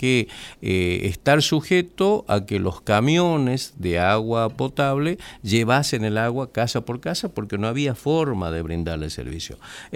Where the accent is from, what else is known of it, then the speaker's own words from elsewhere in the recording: Tumbaya, Jujuy, Argentina; Porque en la localidad de mi pueblo, en Tumbaya